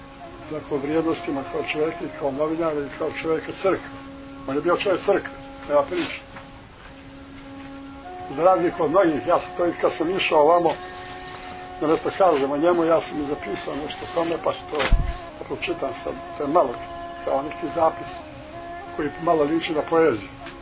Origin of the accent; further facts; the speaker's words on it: Serbia; ja sam Srbin kao svi ovdje